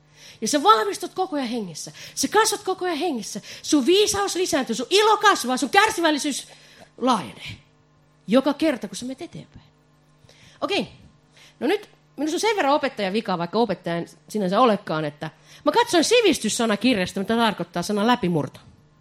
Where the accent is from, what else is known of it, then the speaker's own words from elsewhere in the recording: Valkeakoski, Pirkanmaa, Finland; Mä oon hämäläinen. Mä en tiedä, ootteko te, mutta mä oon Valkeakoskelle syntynyt, niin mä oon vähän hias.